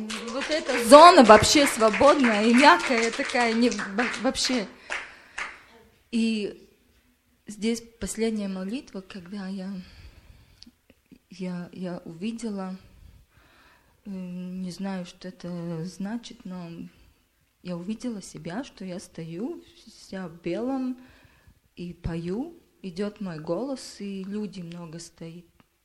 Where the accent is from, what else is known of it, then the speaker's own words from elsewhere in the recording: Riga, Latvia; Я из Риги, из Латвии.